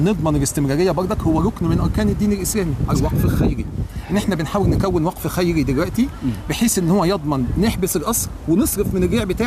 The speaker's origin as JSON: {"language": "Arabic", "country": "Egypt", "said": "احنا مصريين"}